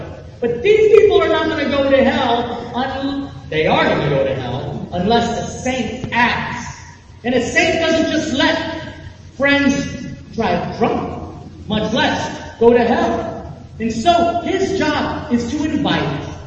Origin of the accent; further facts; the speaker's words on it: Baltimore, Maryland, United States; So I am from Baltimore, and therefore a religious Baltimore Ravens fan.